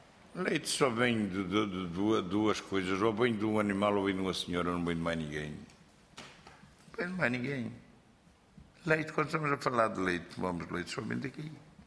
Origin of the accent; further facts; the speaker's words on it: Oliveira de Azeméis, Aveiro, Portugal; Eu sou de Oliveira das Mães, já tentei nisso aqui